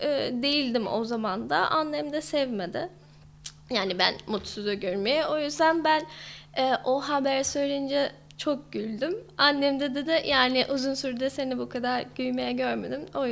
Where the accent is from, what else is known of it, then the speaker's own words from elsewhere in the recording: Liverpool, North West England, United Kingdom; Turkish is a second language; moved away as an adult; also born or lived in Leeds / Germany; now in Turkey; Ben İngiltere'liyim, Liverpool'da. Liverpool'da doğdum, Liverpool'da büyüdüm. Sonra üniversiteye geçtim, orada dil okudum. Ve Leeds'de okudum, yani aynı şehirde değil. Sonra Almanya'ya gittim